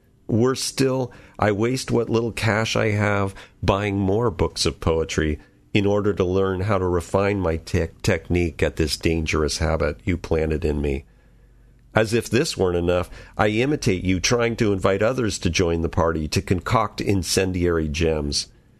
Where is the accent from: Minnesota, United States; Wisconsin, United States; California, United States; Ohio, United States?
California, United States; Well, I grew up in Marin, so I had been across the bridge